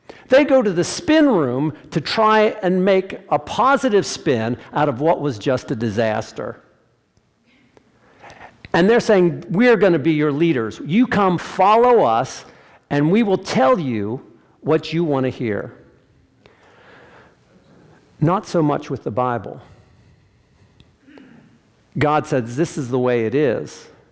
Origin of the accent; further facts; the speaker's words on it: Pennsylvania, United States; I grew up in Pennsylvania, and it was along fence rows.